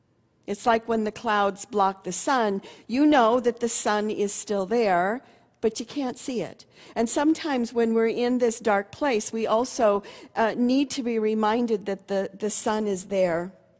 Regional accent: Seattle, Washington, United States; And so growing up in Seattle, one has to be reminded of where the sun is and all of that.

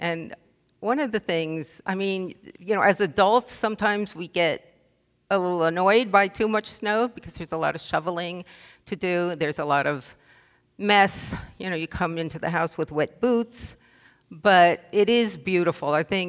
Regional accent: Northeast, United States; now in Tennessee, United States; Now, as most of you know, I'm a transplant from the Northeast, and I don't know if you do this here.

